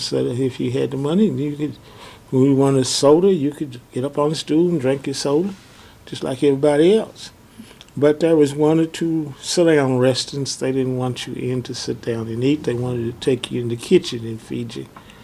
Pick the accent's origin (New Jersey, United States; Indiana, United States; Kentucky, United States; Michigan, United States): Kentucky, United States; Stamford; born there; I was born in Lincoln County in the town of Stamford, Kentucky, February the 27th, 1929.